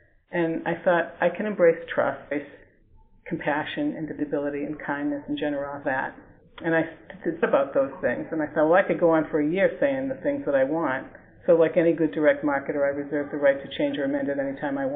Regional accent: Boston, Massachusetts, United States; I'm from the Boston area, and in Boston they say

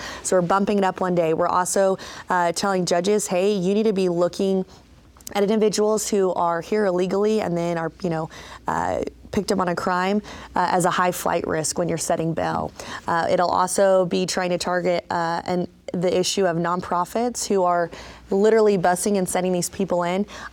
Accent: Harriman, United States; My hometown of Harriman, where I grew up

